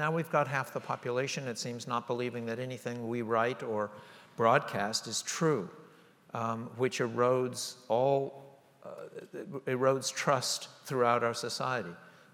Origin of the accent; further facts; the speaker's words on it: United States; I'm an American, there are some protections that come.